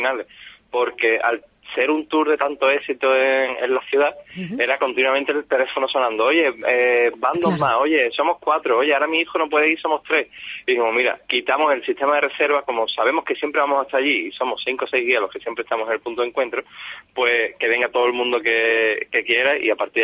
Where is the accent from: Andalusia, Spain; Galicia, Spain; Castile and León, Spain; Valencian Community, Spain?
Andalusia, Spain; Seville; todos los guías que formamos el equipo de Feel the City somos gente local de Sevilla